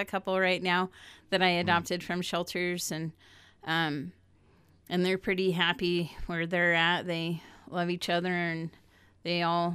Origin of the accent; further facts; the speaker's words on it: South Lake Tahoe, California, United States; Well, I grew up in South Lake Tahoe, where they were exceptional with the snow clearing.